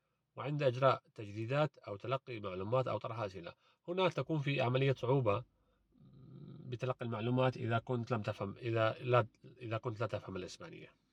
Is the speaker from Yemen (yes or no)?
no; Syria; وأنا شخص من سوريا، فعملية الترجمة كانت صعبة جدا